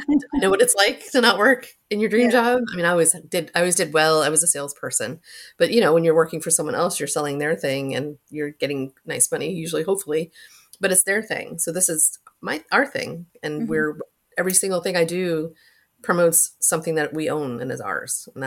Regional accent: Florida, United States; When I grew up in South Florida, so I assumed everyone flew through Atlanta to go anywhere because that's what we always did.

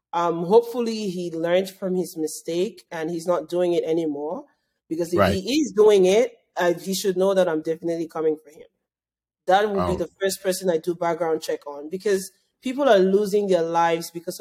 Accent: Cameroon; because when people ask me, where are you from? I say, I'm from Cameroon.

